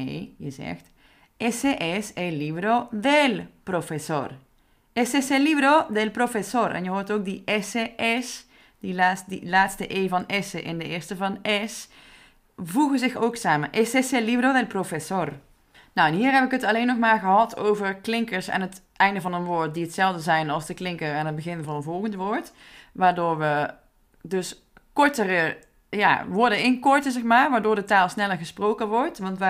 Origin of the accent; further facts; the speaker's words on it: North Brabant, Netherlands; vooral in de Brabant waar ik vandaan kom, worden woorden bijvoorbeeld ook best wel ingekort en aan elkaar geplakt.